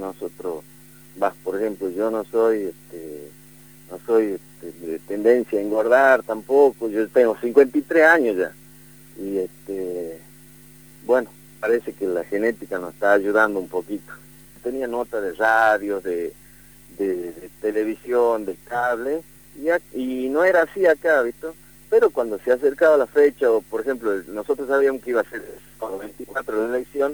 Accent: Campo Santo, Salta, Argentina; Nosotros somos de Camposanto, no de General Güemes, que era cerca, pertenece al departamento General Güemes, Camposanto.

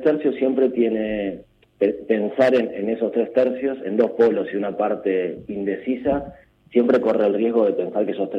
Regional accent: La Matanza, Buenos Aires Province, Argentina; yo soy de La Matanza.

